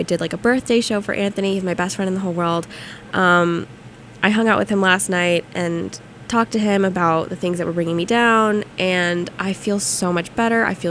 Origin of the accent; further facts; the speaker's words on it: Philippines; I'm Filipina, so she is my sister.